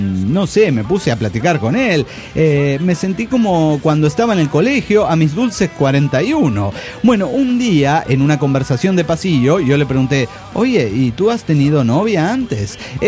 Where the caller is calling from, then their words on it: Costa Rica; Desde la muy inundada Costa Rica, llovió mucho